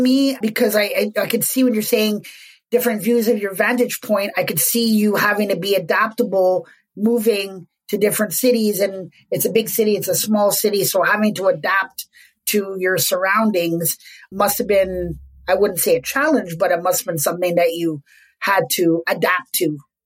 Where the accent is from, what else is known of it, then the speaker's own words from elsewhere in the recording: Quebec, Canada; I'm from Quebec, so I speak French and English.